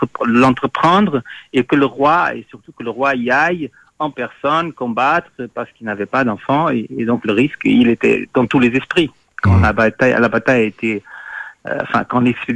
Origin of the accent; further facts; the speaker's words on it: Lisbon, Portugal; Moi aussi, je viens de Lisbonne et j'ai grandi avec cette anecdote qui dure jusqu'à aujourd'hui